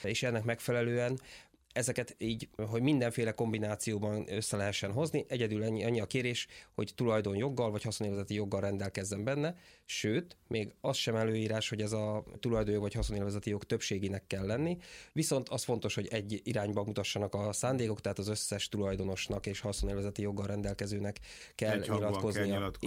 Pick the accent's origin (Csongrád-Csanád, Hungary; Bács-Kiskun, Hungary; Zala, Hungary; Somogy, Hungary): Bács-Kiskun, Hungary; Kalocsa; moved away as an adult; now in Budapest, Hungary; Hát én vidéki vagyok, én Kalocsán nőttem fel, 18 éves koromban én már nem laktam ott, de körülbelül 40 éves voltam, amikor átjelentkeztem egy budapesti címre, addig végig Kalocsán laktam hivatalosan.